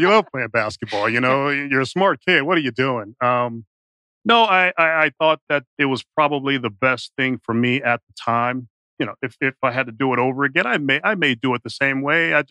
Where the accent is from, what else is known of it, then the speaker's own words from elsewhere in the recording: Chicago, Illinois, United States; I'm from Chicago.